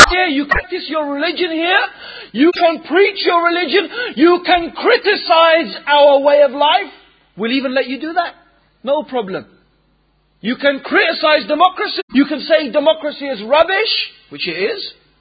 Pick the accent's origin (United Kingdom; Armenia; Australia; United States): United Kingdom; England; also born or lived in Tanzania; even me as an English Muslim, born, actually I was born in Tanzania, but anyway, that's a different aspect. But, you know, my father and my ancestors are English. As in white Anglo-Saxon English. But I still consider myself as a Muslim now. Because my ummah is England.